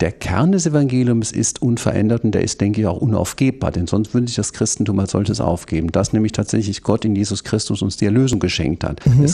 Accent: Rhineland, Germany; ich nenne meine Heimat das Rheinland, ich nenne aber auch Teile Bayerns

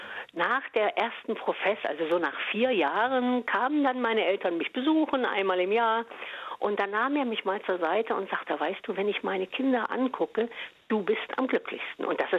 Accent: Thuringia, Germany; Also in meinem kleinen Eichsfelddorf nahe der innerdeutschen Grenze in der DDR

